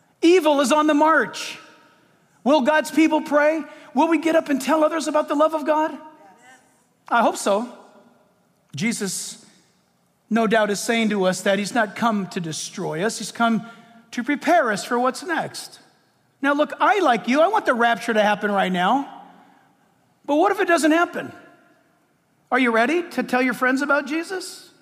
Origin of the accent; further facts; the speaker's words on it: San Diego, California, United States; born there; I was born in California, born in San Diego, migrated. This is the far north as I've ever lived.